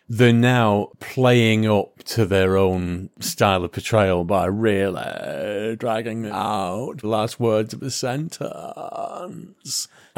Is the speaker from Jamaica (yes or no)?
no; England, United Kingdom; Basking in the joy of being an Englishman.